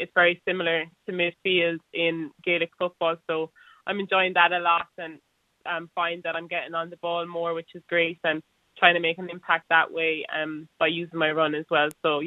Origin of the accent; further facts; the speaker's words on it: Sydney, New South Wales, Australia; born there; I was born in Sydney.